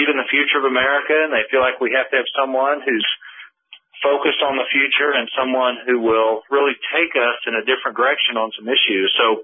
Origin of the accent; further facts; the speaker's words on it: Arkansas, United States; I'm from Arkansas, and in our state, we just know this